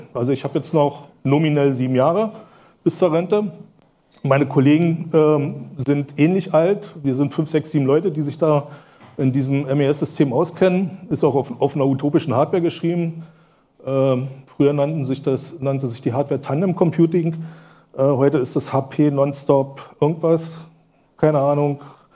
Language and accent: German; Brandenburg an der Havel, Brandenburg, Germany; Ich komme aus Brandenburg, Brandenburg an der Havel.